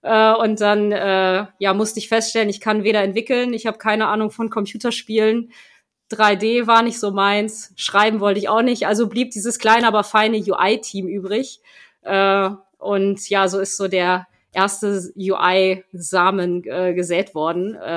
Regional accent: Germany; also born or lived in France; now in Hamburg, Germany; bin 38, wohne mit meinem Partner und 2 Kindern in Hamburg. Der Name verrät, ich bin gebürtig aus Frankreich, wir sind aber schon sehr, sehr früh nach Deutschland gekommen, dementsprechend bin ich auch in Deutschland aufgewachsen

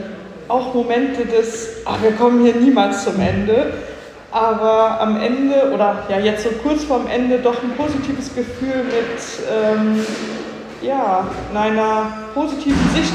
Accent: North Rhine-Westphalia, Germany; born there; now in Cologne, Germany; ich komme gebürtig aus dem Siegerland, wohne mittlerweile in Köln

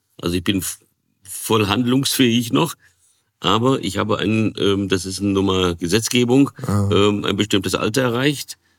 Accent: Brazil; da als ich als Säugling oder als Kind in Brasilien aufgewachsen bin

